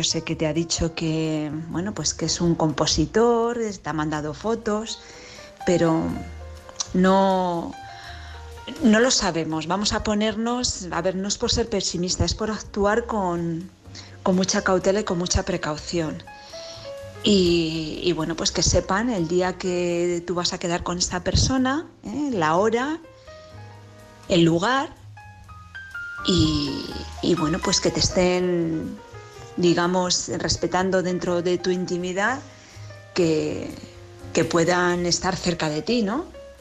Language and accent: Spanish; Madrid, Community of Madrid, Spain; de Madrid